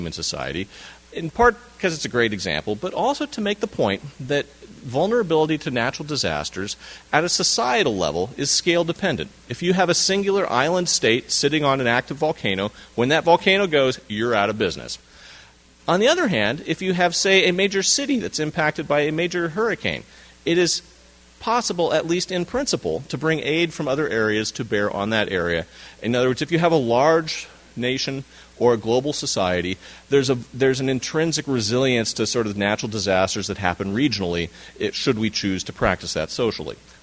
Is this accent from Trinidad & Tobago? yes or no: no; Washington, United States; I've got a picture of Mount St. Helens up there because I'm from Washington State. It was the natural disaster in my own backyard.